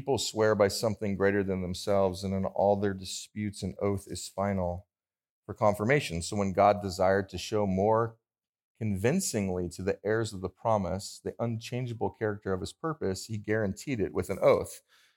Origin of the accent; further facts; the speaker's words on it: California, United States; I'm from California, so we can't do that there because there's no clear air.